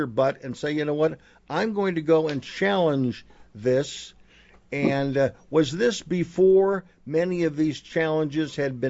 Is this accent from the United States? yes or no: yes; Chicago, Illinois, United States; I'm from Chicago.